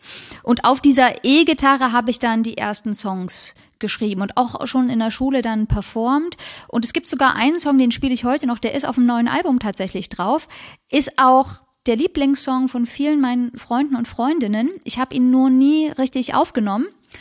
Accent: Leipzig, Saxony, Germany; born there; in Leipzig

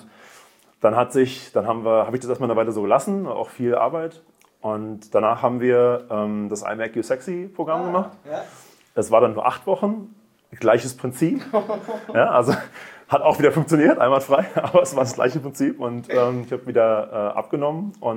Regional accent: Berlin, Germany; Ich komme aus Berlin, und also das ist dann näher von Berlin. Und ich habe eine IT-Firma in Berlin, die aber europaweit tätig ist. Und habe zwei Kinder.

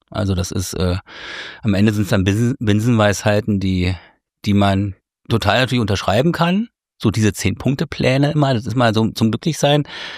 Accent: Berlin, Germany; Ich bin in Ost-Berlin aufgewachsen. In Berlin-Köpenick war das. Und hab sozusagen die ersten 14 Jahre meines Lebens im Osten gelebt.

